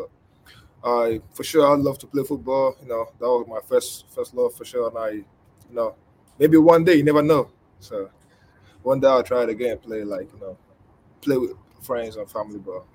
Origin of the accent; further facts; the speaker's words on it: Nigeria; I grew up in Nigeria. I didn't know nothing about basketball.